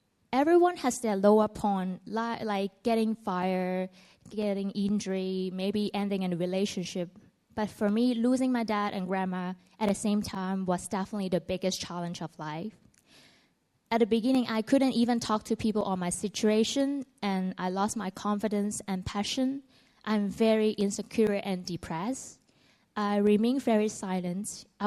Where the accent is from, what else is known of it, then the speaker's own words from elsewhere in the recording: Hong Kong; I born and raised in Hong Kong. Life is pretty comfortable for me, and I always have a very close relationship with my family.